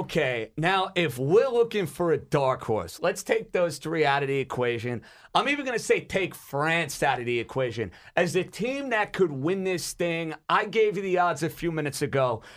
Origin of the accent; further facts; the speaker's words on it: United States; I don't have my home country in the United States.